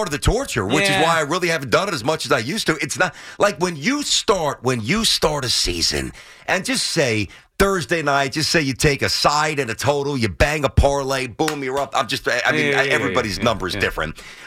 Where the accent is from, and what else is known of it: Brooklyn, New York, United States; born or raised there